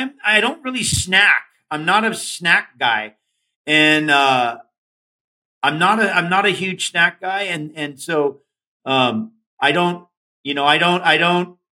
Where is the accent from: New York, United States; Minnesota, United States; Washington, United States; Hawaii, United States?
Hawaii, United States; I mean, I grew up in Hawaii, like I said, in a village.